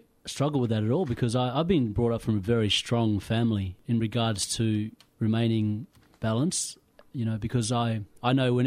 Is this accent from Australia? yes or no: yes; Western Australia, Australia; now in Melbourne, Australia; And unfortunately, being from the Kimberleys, there's really not much, and the Pilbara, I can't forget that, because I was brought up in the Pilbara, but my roots come from the Kimberleys.